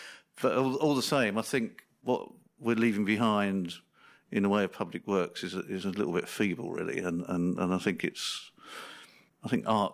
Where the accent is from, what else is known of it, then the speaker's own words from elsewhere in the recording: Chigwell, East of England, United Kingdom; I was brought up in Chigwell in Essex, which, you know, beyond that railway line is just fields and orchard and fields.